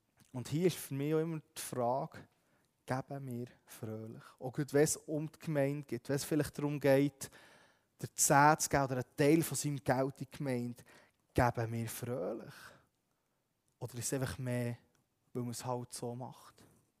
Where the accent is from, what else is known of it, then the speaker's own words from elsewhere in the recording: Switzerland; Und ich würde jetzt mal behaupten, dass viele bei uns in der Schweiz, wir haben eher genug.